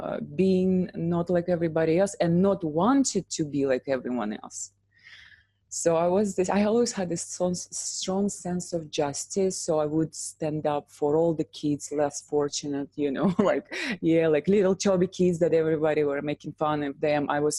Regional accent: Russia; So I was born in Russia somewhere in the 80s

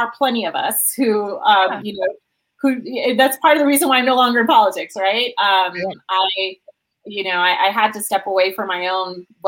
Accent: Las Vegas, Nevada, United States; also born or lived in Los Angeles; I'm born and raised. Well, not raised, but born in LA, raised in Vegas. My parents are from Mexico. So I'm second gen.

